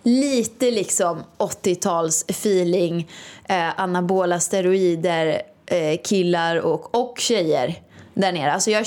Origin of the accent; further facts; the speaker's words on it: Åmål, Västra Götaland County, Sweden; utan här är det ju mer som Åmål då, där jag kommer ifrån.